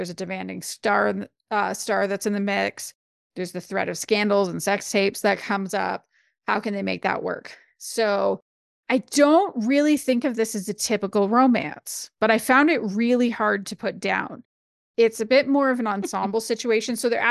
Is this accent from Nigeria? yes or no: no; Canada; What is your official recommendation this week from my home country?